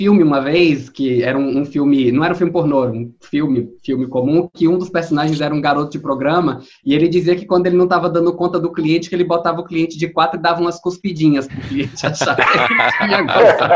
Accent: Minas Gerais, Brazil; now in Rio de Janeiro, Brazil; coisa provinciana, cidade interior de Minas Gerais. Quando eu vim pro Rio de Janeiro

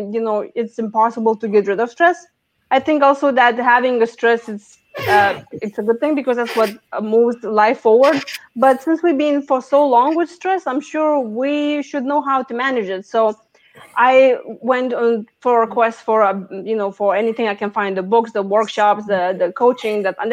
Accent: Lithuania; moved away; So I came from Lithuania 20 years ago. And I came of thinking I probably will not stay. I will be just like a little tourist first. But then I realized, well, that's a great land of opportunities. And then my parents came along.

